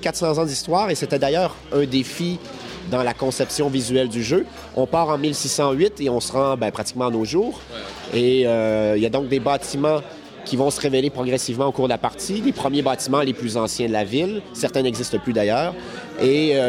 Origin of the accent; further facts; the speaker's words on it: Quebec City, Quebec, Canada; born there; Mais je suis né à Québec.